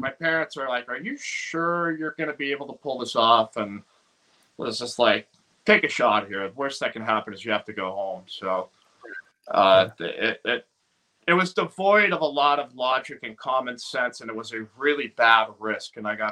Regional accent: Iowa, United States; moved away as an adult; I mean, I grew up in Iowa. I didn't really get out of the state much for up until about 29.

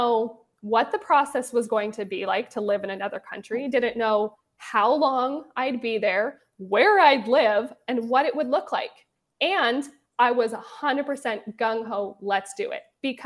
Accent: Montana, United States; moved away as an adult; now in Calgary, Canada; So I moved to Calgary from Montana. I'm originally from the US. I moved to Calgary as a young 23-year-old something after I was married.

